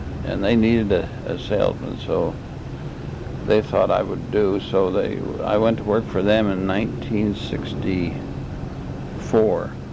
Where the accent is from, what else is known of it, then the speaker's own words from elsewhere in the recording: San Diego, California, United States; Well, I was born in San Diego in 1915, and I've, except for the war years, I was in the South Pacific. I've lived here all my life